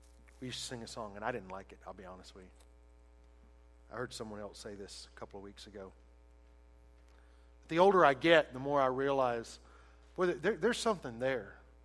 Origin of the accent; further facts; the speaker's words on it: the South, United States; Well, I grew up in the South. They don't talk fast down there. By the way, we don't think slowly. We just speak slowly.